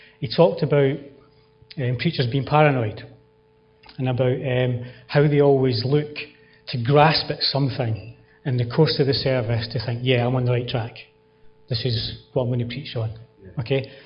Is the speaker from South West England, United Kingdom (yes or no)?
no; Scotland, United Kingdom; Obviously, I'm Scottish, okay?